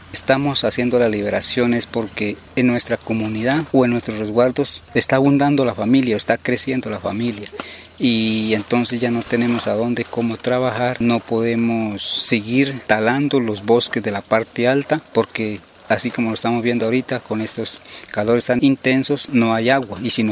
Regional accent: López Adentro, Cauca, Colombia; Vengo del resguardo de López Adentro, especialmente en la comunidad del Pílamo, del punto La Albani.

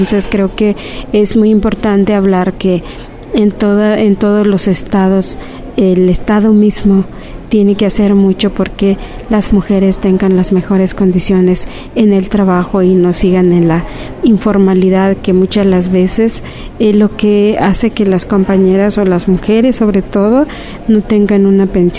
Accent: Oaxaca, Mexico; now in Mexico City, Mexico; soy originaria de Oaxaca, pero también, bueno, yo estoy aquí en el DF

